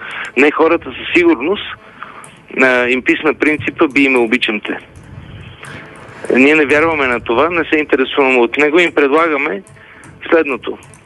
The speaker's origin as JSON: {"language": "Bulgarian", "town": "Sofia", "region": "Sofia City", "country": "Bulgaria", "tie": "born there", "said": "23-ти мир, където сега живея, но всъщност съм"}